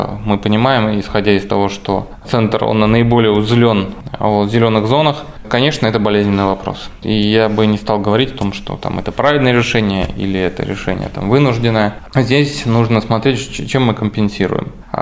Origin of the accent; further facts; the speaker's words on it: Saint Petersburg, Russia; Я вырос на Охте, да, то есть ходил в одну школу на Охте, да, то есть это мой район.